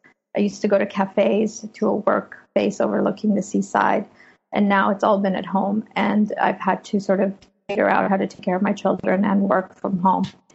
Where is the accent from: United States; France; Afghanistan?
Afghanistan; first language Persian; English is a second language; so I speak Farsi or Persian. It's one of the main languages of Afghanistan. That's my mother tongue. And I was five when the communist coup happened in Afghanistan and then the subsequent Soviet invasion. And I grew up after that in a war zone.